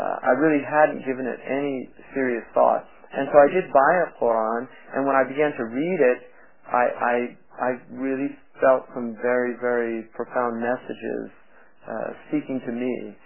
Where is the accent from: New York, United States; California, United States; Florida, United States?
California, United States; But I was raised in California, and I was raised with very progressive ideas about the world.